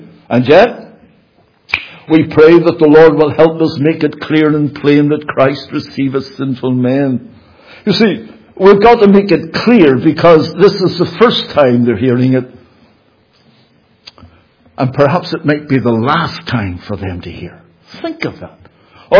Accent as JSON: {"language": "English", "town": "Belfast", "region": "Northern Ireland", "country": "United Kingdom", "said": "Again, I say, I came from Belfast."}